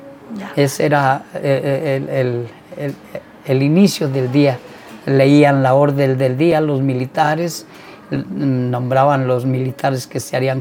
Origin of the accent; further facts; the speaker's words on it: Juchipila, Zacatecas, Mexico; also born or lived in Apozol; Yo soy nacido en Apozol, Zacatecas, estudié la primaria y la secundaria en Juchipila, Zacatecas